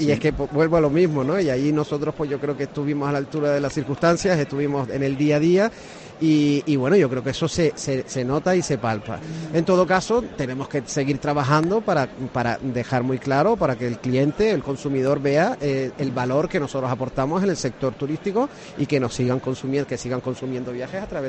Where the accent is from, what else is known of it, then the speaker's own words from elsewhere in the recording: Canary Islands, Spain; los canarios y las vacaciones que los canarios compramos